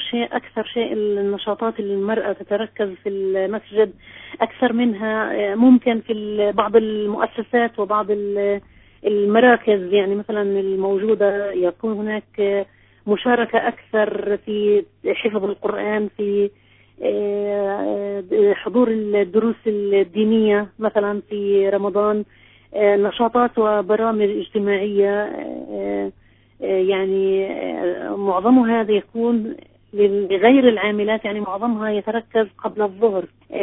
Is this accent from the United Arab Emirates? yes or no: no; Hebron, Hebron Governorate, Palestine; أنا من الخليل، محافظة الخليل مثلا